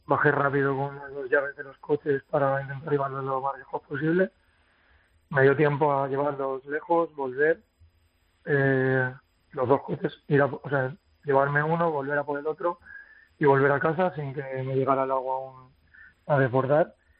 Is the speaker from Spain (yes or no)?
yes; Picanya, Valencian Community, Spain; now in Paiporta, Spain; Yo soy de Picaña, natal de Picaña. Mi familia vive en Picaña, pero llevo aproximadamente casi un año viviendo en Paiporta con mi pareja.